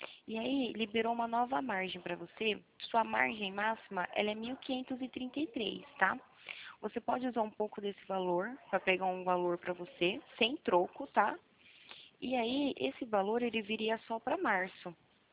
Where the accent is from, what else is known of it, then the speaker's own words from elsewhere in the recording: Marília, São Paulo, Brazil; eu sou de Marília, na verdade.